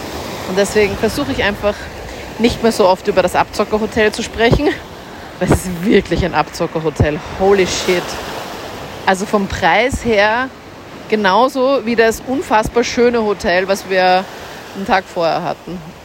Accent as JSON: {"language": "German", "country": "Austria", "said": "Das sind auch so die Strände, wo man als Österreicher einfach am nächsten ist und einfach super schnell hinkommt."}